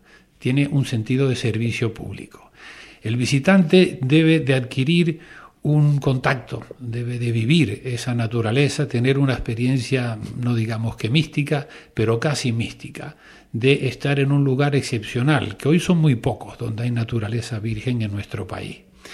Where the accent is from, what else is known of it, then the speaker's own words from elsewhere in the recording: Canary Islands, Spain; como canario y como español, es un parque nacional, debemos de sentirnos orgullosos.